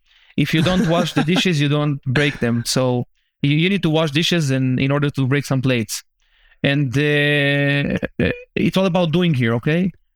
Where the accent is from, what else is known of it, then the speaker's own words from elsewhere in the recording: Ashkelon, Southern District, Israel; We are born and raised in Ashkelon, and we always had it in mind that we will make this place something much bigger than what it is today.